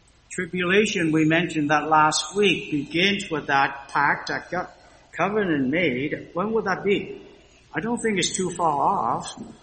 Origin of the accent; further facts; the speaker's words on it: Canada; So, but here, we as Canadian looking at you folks and say, boy, within 100 days or so, everything seems to change.